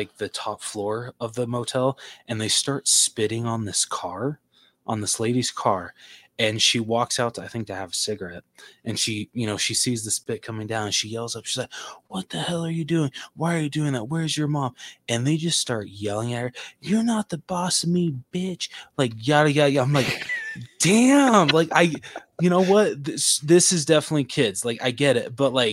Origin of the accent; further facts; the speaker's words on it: California, United States; growing up in California as a little kid